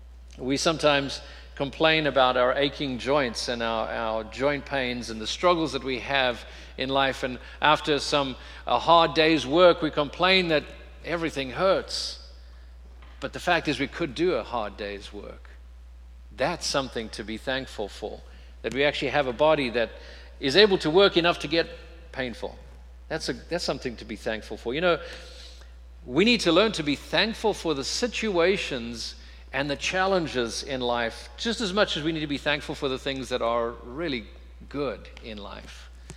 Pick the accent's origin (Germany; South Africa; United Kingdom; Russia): South Africa; now in United States; it's not something we grew up celebrating in South Africa.